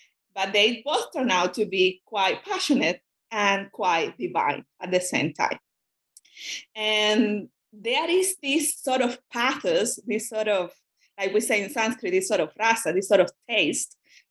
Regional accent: Cuba; first language Spanish; English is a second language; I'm a Spanish speaker, and I grew up in Cuba

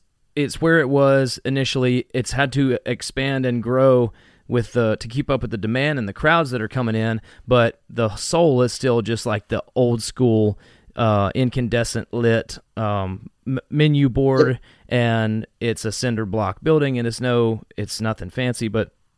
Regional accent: Memphis, Tennessee, United States; Growing up in Memphis, barbecue is everything.

